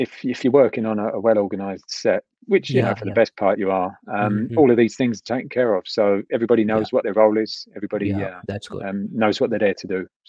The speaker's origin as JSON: {"language": "English", "region": "London", "country": "United Kingdom", "said": "I'm from East London, so"}